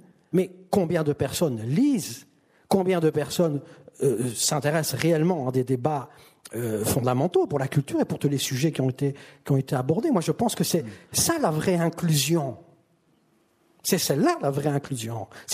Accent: Seraing, Wallonia, Belgium; Vous savez, moi je viens de Wallonie, vous l'avez dit tout à l'heure, de Serein.

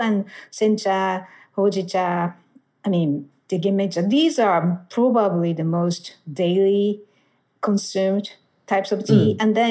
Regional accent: Tokyo, Japan; So I grew up in Tokyo

